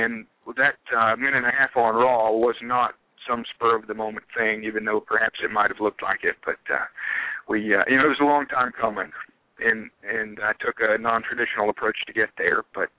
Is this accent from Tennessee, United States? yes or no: yes; Tennessee, United States; I grew up in Jim Cornette's territory up in Northeast Tennessee